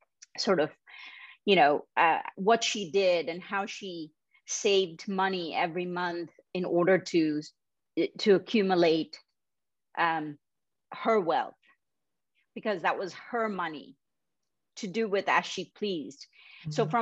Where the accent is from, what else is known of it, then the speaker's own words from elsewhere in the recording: Mumbai, Maharashtra, India; I grew up in Bombay, India